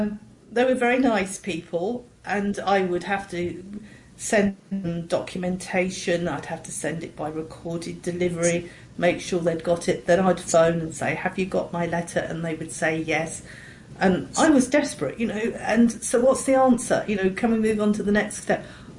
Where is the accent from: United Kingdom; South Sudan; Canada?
United Kingdom; England; I'm from England